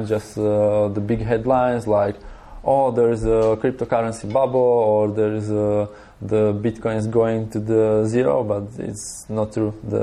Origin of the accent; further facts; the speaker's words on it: Slovakia; English is a second language; Like, I am from Slovakia, and we saw like every 20 or 25 years big inflation or corrupted government